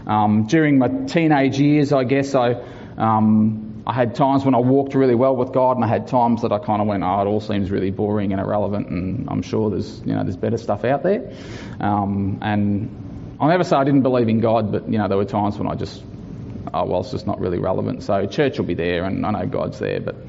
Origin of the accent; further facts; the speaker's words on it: Ballarat, Victoria, Australia; So I grew up in Victoria in a town called Ballarat